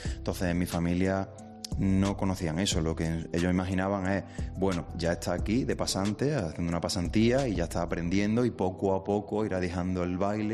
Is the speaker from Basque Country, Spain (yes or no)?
no; Lucena, Andalusia, Spain; moved away as an adult; also born or lived in Granada; Soy de Lucena, de Córdoba, eso es. Y ya con 18, cuando acabé la ESO y fui a estudiar a Granada